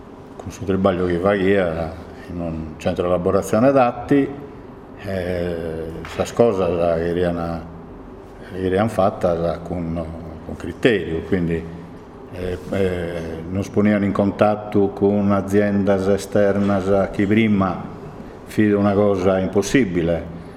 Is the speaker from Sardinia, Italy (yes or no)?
yes; Sardinia, Italy; che ho nascito in Sardegna e sono sardo.